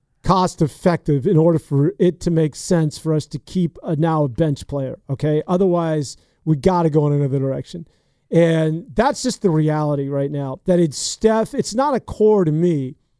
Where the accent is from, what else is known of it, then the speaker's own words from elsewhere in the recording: San Francisco, California, United States; I'm from San Francisco, man. So it's sort of built in my DNA.